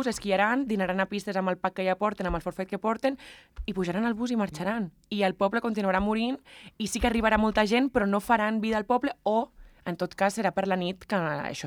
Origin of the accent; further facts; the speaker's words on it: Pas de la Casa, Encamp, Andorra; No ens podem enterrar els passencs.